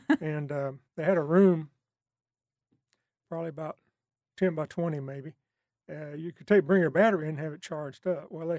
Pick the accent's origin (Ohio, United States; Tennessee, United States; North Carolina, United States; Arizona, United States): Tennessee, United States; Nashville; I grew up in Nashville. I was born at Vanderbilt, and then just lived here in Nashville.